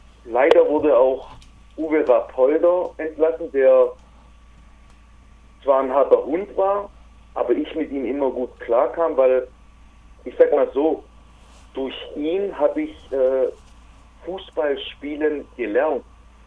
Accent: Stuttgart, Baden-Württemberg, Germany; hat es auch nicht weit nach Stuttgart, wo ich herkomme.

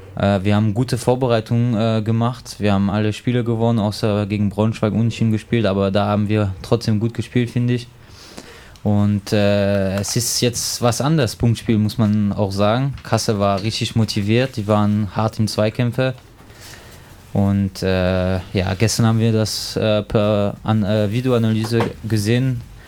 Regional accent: France; German is a second language; now in Germany; Okay, ich komme aus Frankreich, das hat schon welche bestimmt gemerkt, und habe dort auch Fußball angefangen zu spielen, 6 Jahren, und dann wurde ich bei Nachwuchszentrum von Racing Straßburg ausgebildet, da habe ich meine Station gehabt, dann zurück nach Mulhouse

